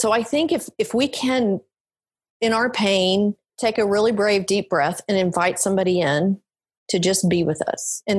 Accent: the South, United States; I grew up in the South.

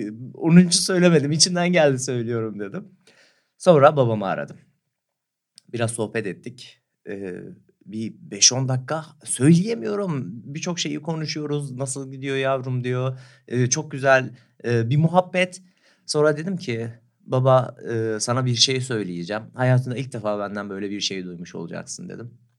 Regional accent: Muş, Muş Province, Turkey; Evet, Muş'ta doğdum, büyüdüm ve çocukluğumdan beri hep çalıştım ben.

